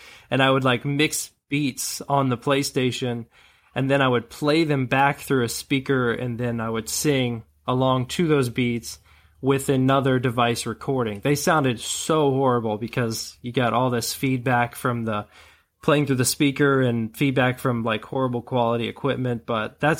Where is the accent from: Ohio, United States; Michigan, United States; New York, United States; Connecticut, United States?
Ohio, United States; Columbus; now in Grove City, United States; So I'm from Central Ohio. I'm in Grove City now, but I grew up in Columbus area.